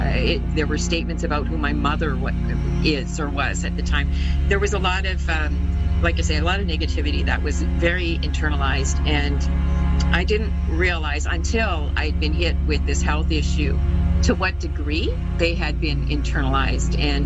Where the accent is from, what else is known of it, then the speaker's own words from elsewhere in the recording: Alberta, Canada; I am Cree and Métis. I'm from Treaty 8 Territories, Northern Alberta, and my Métis side were from St. Albert and the Lac St. Anne settlements.